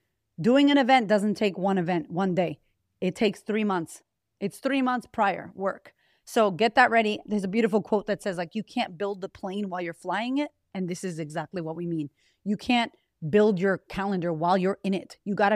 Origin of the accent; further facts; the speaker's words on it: Boston, Massachusetts, United States; I'm like, yo, I'm from Boston. We never put no damn chains on the tires.